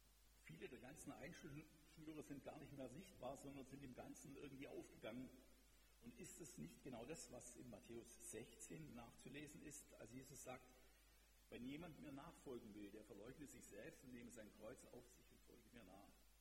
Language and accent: German; Baden-Württemberg, Germany; So, ich bin Schwabe, mehr reiße ich nicht ab.